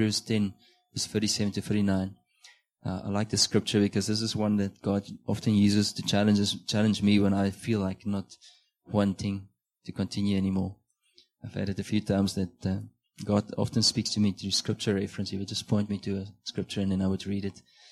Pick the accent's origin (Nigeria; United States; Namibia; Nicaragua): Namibia; And I'm from Namibia, so there's no reason why I should come to Natal.